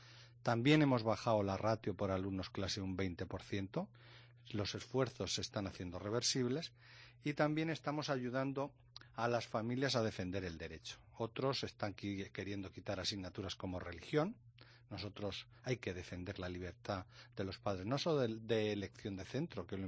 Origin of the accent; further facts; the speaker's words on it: Albacete, Castilla-La Mancha, Spain; yo siempre he dicho que soy un albaceteño del Albacete Balompié